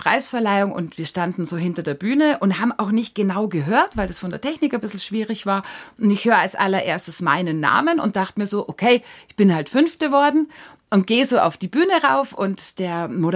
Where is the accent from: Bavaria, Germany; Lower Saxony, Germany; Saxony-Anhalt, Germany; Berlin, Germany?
Bavaria, Germany; Ich bin im Prinzip zwischen Hopfengärten aufgewachsen. Ganz am Anfang haben wir selber auch noch ein bisschen einen Hopfen gehabt, bis ich so 4 oder 5 war. Und es ist schön in der Hallertau.